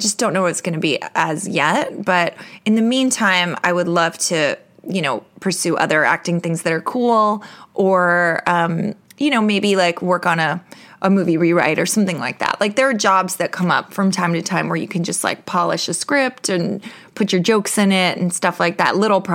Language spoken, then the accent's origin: English; New York, United States; Like I'm a New Yorker. I don't drive.